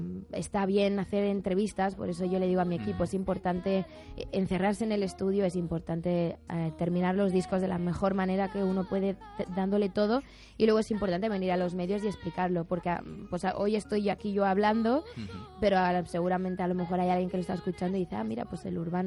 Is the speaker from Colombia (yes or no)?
no; Madrid, Community of Madrid, Spain; yo es que soy una madrileña por el mundo.